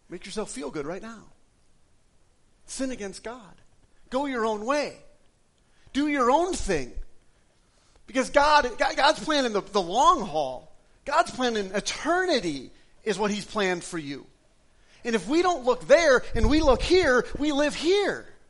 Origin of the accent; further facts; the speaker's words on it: Wisconsin, United States; Especially, I grew up in Wisconsin. If you've ever been to Wisconsin, there's two things to do in Wisconsin.